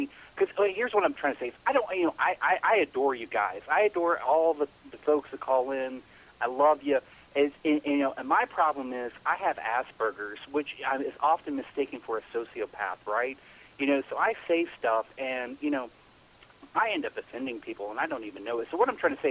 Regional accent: Kentucky, United States; Most days I am from Kentucky, but that's only when my parole officer is insisting on facts.

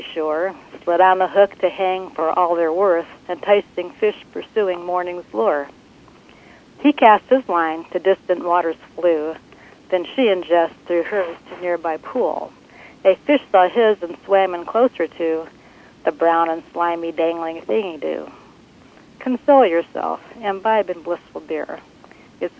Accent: Michigan, United States; I'm from Michigan.

